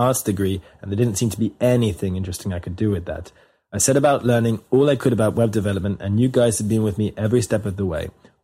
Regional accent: United Kingdom; now in Paris, France; I'm British, but I live in Paris in France.

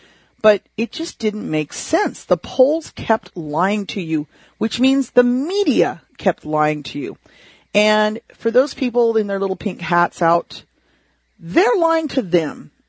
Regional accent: United States; I don't know about you, but I am an American, and I want America to win first.

